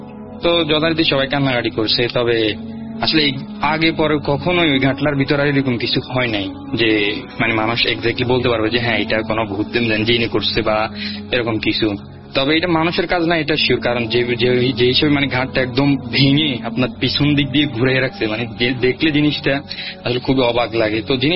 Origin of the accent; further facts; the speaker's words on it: Comilla, Chittagong Division, Bangladesh; আমার বাড়ি হচ্ছে কুমিল্লা 14 গ্রামের কোন একটা গ্রামে।